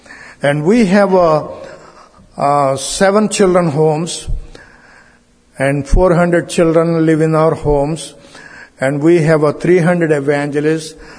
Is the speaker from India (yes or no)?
yes; India; I'm from India.